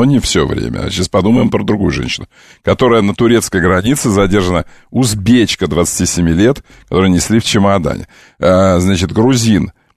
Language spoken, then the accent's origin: Russian; Crimea, Ukraine; Мне можно, потому что я крымчанин.